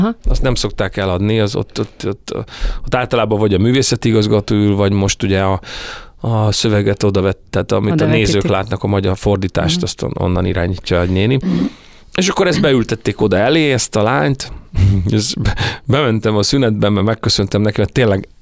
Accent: Paks, Tolna, Hungary; Hát úgy jött, hogy Pakson nőttem fel

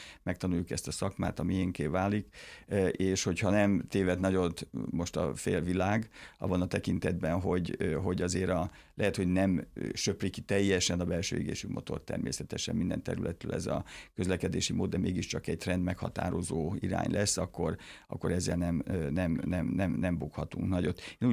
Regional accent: Miskolc, Borsod-Abaúj-Zemplén, Hungary; Hát én miskolci vagyok, nem debreceni

